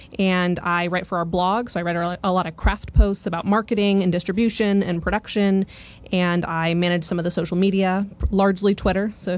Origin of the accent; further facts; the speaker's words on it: Colorado, United States; now in Oregon, United States; So I got my Bachelor of Arts in Creative Writing in Oregon after growing up in Colorado, and I was a prose writer for most of that.